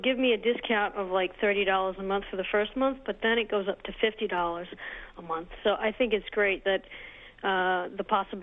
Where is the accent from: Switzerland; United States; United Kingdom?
United States; Bensonhurst, New York; and I'm from Bensonhurst.